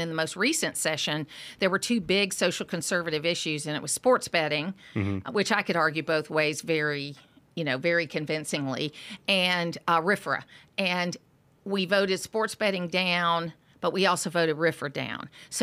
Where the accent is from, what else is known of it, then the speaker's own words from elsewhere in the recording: Athens, Georgia, United States; And that's also a fixture of growing up in Athens. When you grow up in Athens, which is the blue dot in the big red sea, you learn how to get along with everybody.